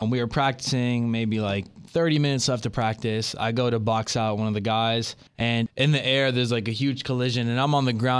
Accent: Los Angeles, California, United States; So born and raised in Los Angeles. My dad is from Beirut, Lebanon, the Middle East, and my mom is from Mexico.

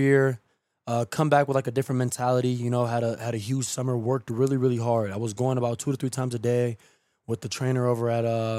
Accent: Solon, Ohio, United States; So it's just like, for me, growing up in Solon, it was always a lot of what ifs.

